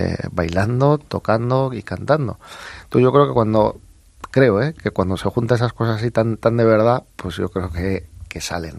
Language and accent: Spanish; Bilbao, Basque Country, Spain; Yo soy de Bilbao, me creo con la gastronomía vasca